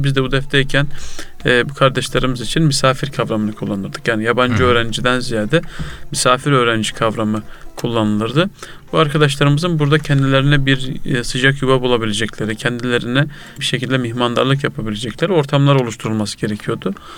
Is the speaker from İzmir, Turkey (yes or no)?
yes; İzmir, Turkey; also born or lived in Bayburt; now in Istanbul, Turkey; 1988 Bayburt doğumluyum. İlk ve orta öğretimimi İzmir'de tamamladım. Üniversite için 2007 yılında İstanbul'a gelmiş oldum.